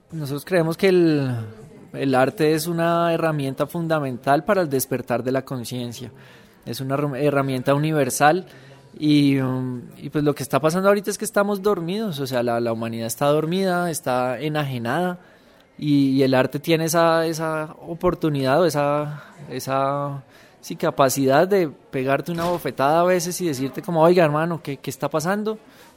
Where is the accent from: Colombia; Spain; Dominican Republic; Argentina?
Colombia; soy colombiano